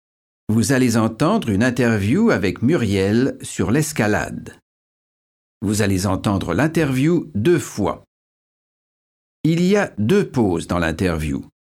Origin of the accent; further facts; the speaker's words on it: Bordeaux, Nouvelle-Aquitaine, France; après avoir passé mon enfance à Bordeaux, j'ai eu envie de voir le monde.